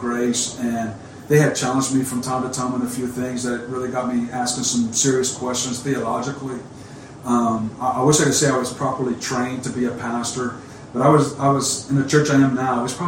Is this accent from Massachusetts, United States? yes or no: no; Louisiana, United States; accent: Cajun; moved away; I think part is some of my cultural background as a Cajun. If you always can tell by the accent, I am originally from South Louisiana.